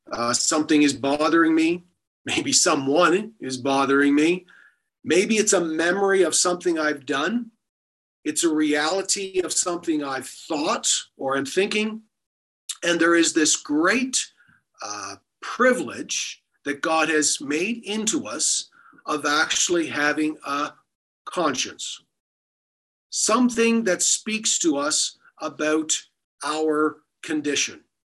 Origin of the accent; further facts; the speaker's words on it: Prince Edward Island, Canada; now in Olds, Canada; I am from Prince Edward Island. That is where home is, except other than heaven, I should say, that is where home is. PEI has been much of my resting place on earth, and I certainly do enjoy it there, but I'm in Olds for a short period of time